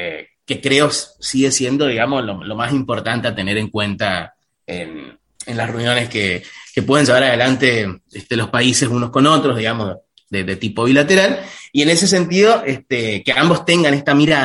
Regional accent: Argentina; lo digo no solo como argentino, sino como latinoamericano

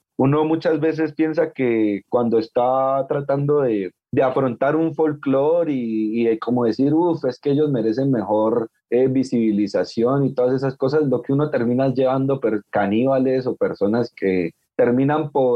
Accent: Colombia; Yo creo que nuestro ADN como colombianos o como latinos siempre hemos escuchado un tema

